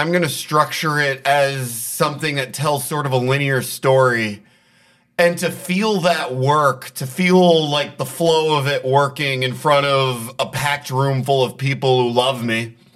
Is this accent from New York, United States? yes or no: yes; New York City, New York, United States; I grew up on the Upper West Side.